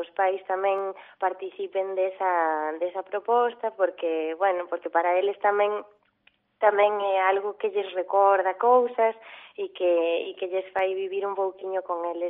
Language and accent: Galician; O Grove, Galicia, Spain; bueno, nós somos do Grove e estábamos aquí justamente no Grove